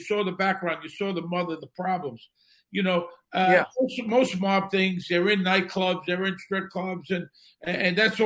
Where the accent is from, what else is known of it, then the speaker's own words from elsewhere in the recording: Brooklyn, New York, United States; You know, I come from Bensonhurst, Brooklyn. And at the time, growing up there in the 60s and 70s, it was one of the biggest mob enclaves in the city, if not the biggest.